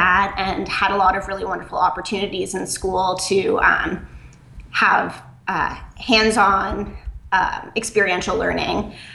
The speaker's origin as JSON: {"language": "English", "town": "Burlington", "region": "Vermont", "country": "United States", "tie": "born or raised there", "said": "I grew up in Burlington, Vermont, and the last about 2.5 years, I've been living and working in the Northeast Kingdom of Vermont."}